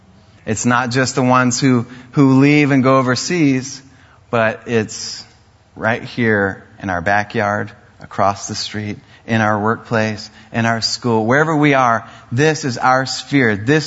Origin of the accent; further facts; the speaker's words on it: Pensacola, Florida, United States; Growing up in Pensacola, youngest of four boys, I was a troublemaker.